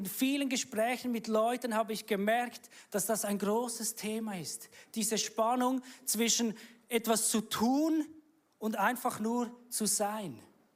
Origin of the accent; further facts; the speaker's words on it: Walenstadt, St. Gallen, Switzerland; also born or lived in Zürich; Ich bin aufgewachsen in Walenstadt, habe dann ein Auslandjahr gemacht oder 10 Jahre in Zürich.